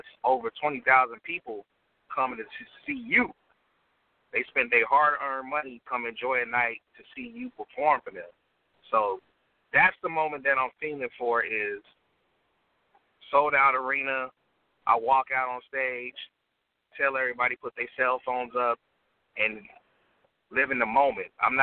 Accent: Las Vegas, Nevada, United States; I go by the name of … I'm from East Las Vegas, Nevada. Yeah

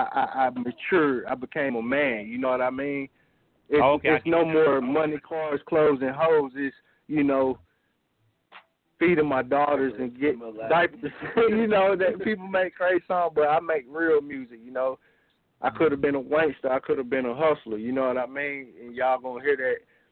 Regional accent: Covington, Georgia, United States; also born or lived in Pittsburgh; I'm from Covington, Georgia.

